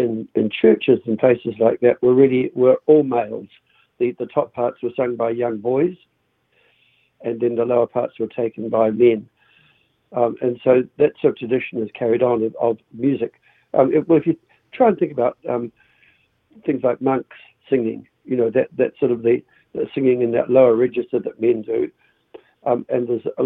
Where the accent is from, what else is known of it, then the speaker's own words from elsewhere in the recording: Dunedin, Otago, New Zealand; I remember growing up in Dunedin and there being 4 or 5 brass bands, and now there's 2.